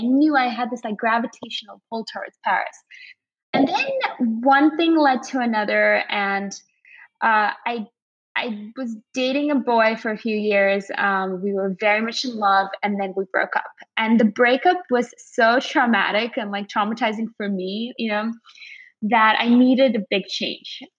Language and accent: English; Saint Petersburg, Russia; So basically I grew up in Russia in St. Petersburg.